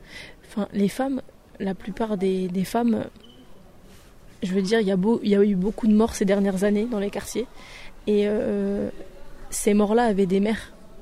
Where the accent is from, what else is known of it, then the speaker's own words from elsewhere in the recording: Metz, Grand Est, France; Alors, moi, je viens de Metz, donc j'ai grandi là-bas.